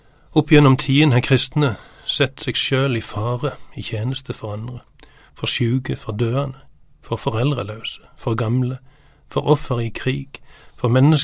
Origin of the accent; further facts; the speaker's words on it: Sokndal, Rogaland, Norway; På kirkegården i Sokndal, der jeg kommer ifra